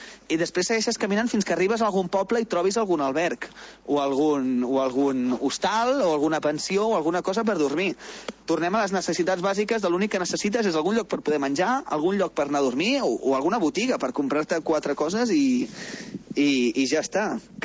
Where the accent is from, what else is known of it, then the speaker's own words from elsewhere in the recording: Blanes, Catalonia, Spain; sóc de Blanes i ara mateix us estic parlant des de Santander